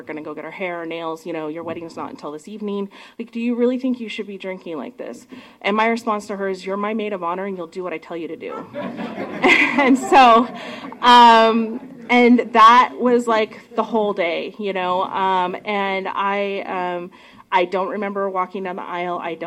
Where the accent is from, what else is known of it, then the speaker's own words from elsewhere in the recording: California, United States; moved away as an adult; now in Portland, United States; So when I was 19, I moved from Northern California to Portland.